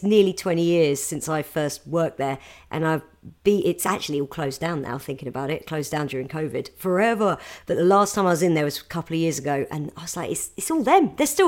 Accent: South East England, United Kingdom; I grew up in a village near Gatwick.

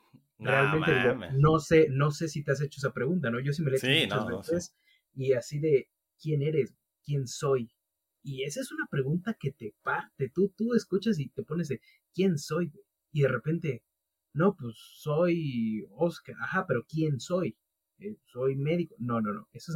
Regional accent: Colombia; No, pues es que yo soy de Colombia.

